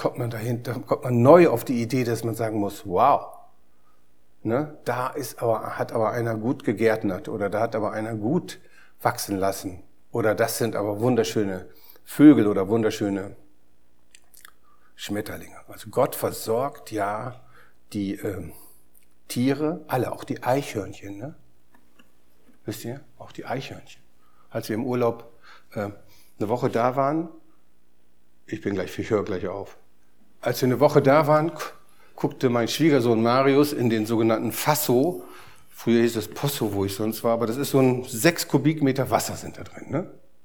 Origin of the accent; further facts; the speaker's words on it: Germany; Wir haben uns entschieden, einmal nachzugucken, ne? So sind wir, Deutsche, ne?